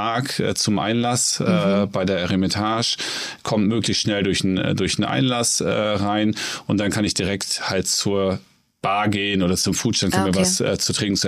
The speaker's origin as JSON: {"language": "German", "region": "Lower Saxony", "country": "Germany", "said": "ich komme aus dem Norden, komme gar nicht aus dem Süden, hört man wahrscheinlich auch, auch ganz leicht. Mein Nachbar im Emsland"}